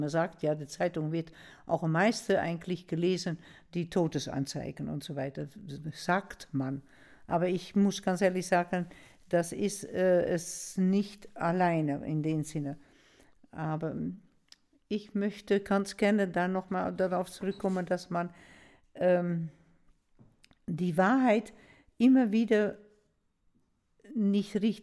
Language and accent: German; Netherlands; da war ich so entsetzt als Niederländerin